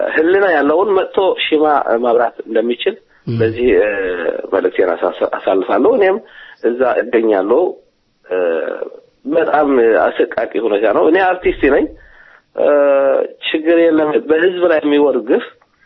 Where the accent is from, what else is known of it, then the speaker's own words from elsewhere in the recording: Eritrea; ወስ ኮለም ከተማ ነዋሪ ነኝ ኤርትራዊ ነኝ